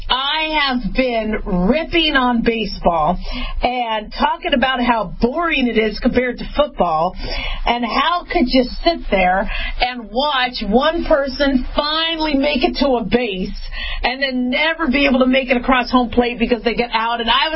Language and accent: English; Phoenix, Arizona, United States; also born or lived in Las Vegas, Nevada / Los Angeles, California; You know, I grew up in Phoenix. I grew up in Vegas. I was born in L.A.